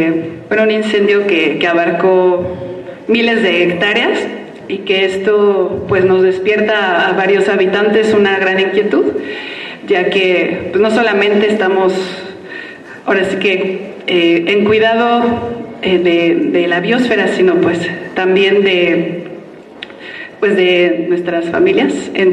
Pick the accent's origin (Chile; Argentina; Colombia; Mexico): Mexico; Mexico City; now in Tepoztlán, Mexico; yo nací pues en la Ciudad de México, como muchos de acá. Crecí, digamos, en la urbe, me formé como habitante de ciudades